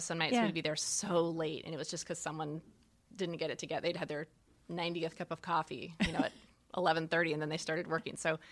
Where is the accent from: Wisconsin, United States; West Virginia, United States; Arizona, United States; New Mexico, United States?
Arizona, United States; I think that's another thing that I appreciate growing up in Arizona.